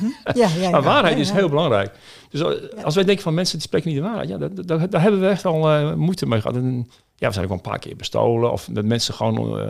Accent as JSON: {"language": "Dutch", "country": "Netherlands", "said": "Wij komen uit de Nederlandse cultuur, waarin waarheid een hele hoge waarde heeft."}